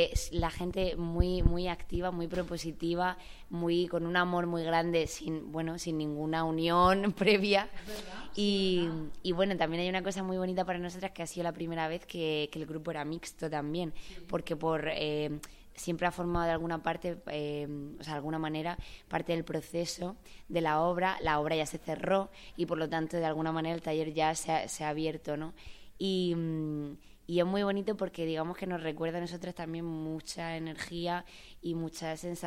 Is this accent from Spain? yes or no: yes; Murcia, Region of Murcia, Spain; yo de Murcia.